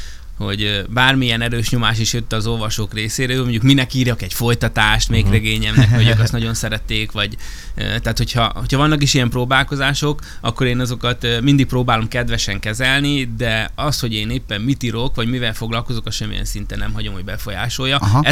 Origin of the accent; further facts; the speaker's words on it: Hungary; amikor az olvasók megtudták, hogy én egy magyar vagyok